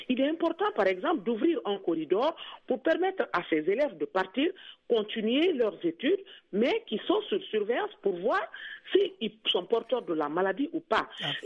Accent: Guinea

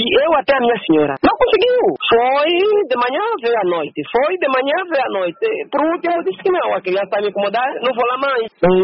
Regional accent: Moxico, Angola; eu sou do Moxico, eu estou aqui no Moxico

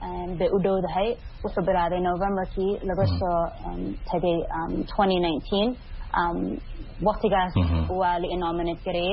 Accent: United States; maadaama aan soomaali ahay maraykanna aan ku dhashay oo kusoo koray

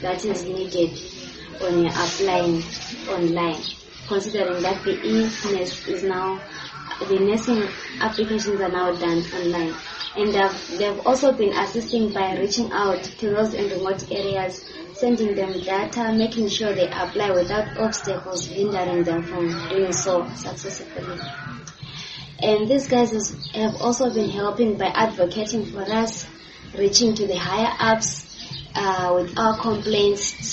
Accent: Matabeleland South, Zimbabwe; I'm from Plumkit District in Bolilima.

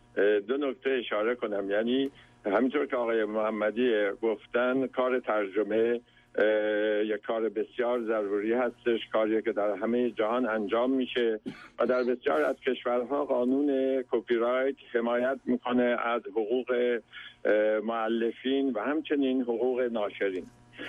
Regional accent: Khorasan, Iran; مسئله اینه که من چون خراسانی هستم

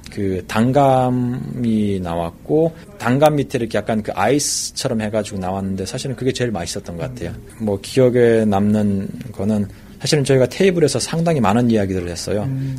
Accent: North Korea; 제가 북한에서 왔기 때문에

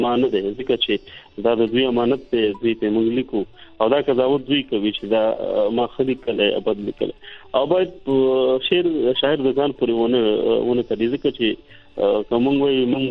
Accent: Nangarhar, Afghanistan; now in Kohat, Pakistan; زه د افغانستان د ننګرهار ولایت یم، خاص کمینه دی بالا ولسوالۍ، اوس مهال په کوزه پښتونخوا کې په کوهار کې ژوند کوم.

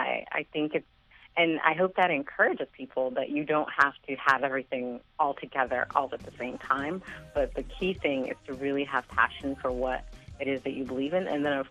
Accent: Syracuse, New York, United States; also born or lived in Ghana / Mali; And so I'm originally from Ghana. Half my family is from northern Ghana, where there are tons of shea trees. But it wasn't until I actually lived in a rural setting, because I grew up outside of Syracuse in upstate New York

